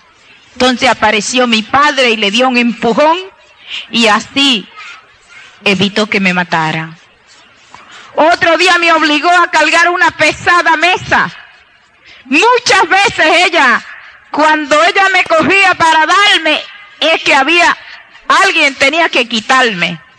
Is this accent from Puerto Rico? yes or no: yes; San Sebastián, Puerto Rico; yo soy puertorriqueña, nací en el pueblo de San Sebastián. Mis padres en ese entonces eran espiritistas